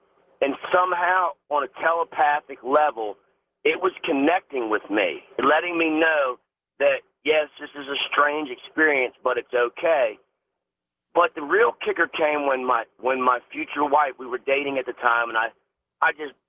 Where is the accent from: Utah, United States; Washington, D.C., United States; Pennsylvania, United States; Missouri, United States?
Washington, D.C., United States; also born or lived in Bethesda, Maryland; I grew up in the Washington, D.C. area. I was actually born in Bethesda, Maryland, a stone's throw from, I guess, the Capitol and the White House.